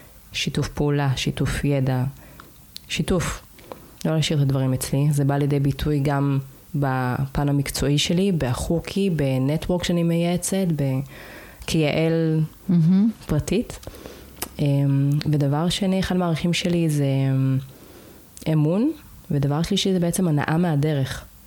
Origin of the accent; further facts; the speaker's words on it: Jaffa, Tel Aviv District, Israel; כי אני לא מכירה את רמת גן, אני מיפו.